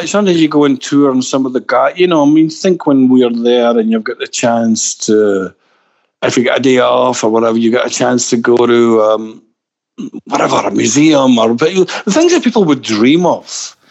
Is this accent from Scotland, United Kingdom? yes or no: yes; Glasgow, Scotland, United Kingdom; But when we grew up in Glasgow, it was on its knees.